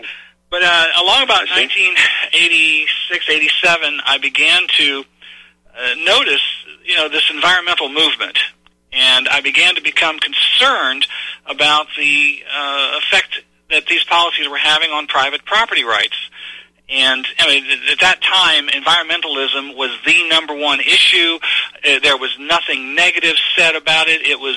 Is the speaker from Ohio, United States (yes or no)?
yes; Newark, Ohio, United States; My hometown was Newark, Ohio.